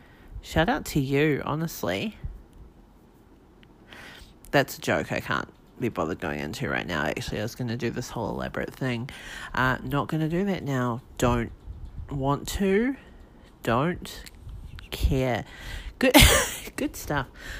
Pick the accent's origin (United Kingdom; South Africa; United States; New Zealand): New Zealand; North Island; I am a Kiwi. I'm from New Zealand. grew up at the top of the North Island, and then went to uni in the middle of the North Island, and then lived and worked in this kind of top third of the North Island.